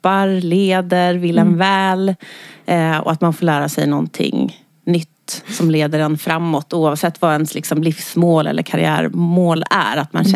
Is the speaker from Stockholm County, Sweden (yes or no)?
yes; Stockholm, Stockholm County, Sweden; Ja, men så är jag uppvuxen i Skärholmen. Och sen när det var dags för gymnasiet så kände jag, gud vad stökigt det är här i Skärholmen.